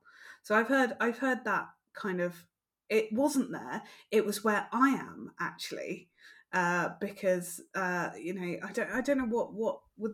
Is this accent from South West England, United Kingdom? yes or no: yes; Salisbury, South West England, United Kingdom; I was brought up in Salisbury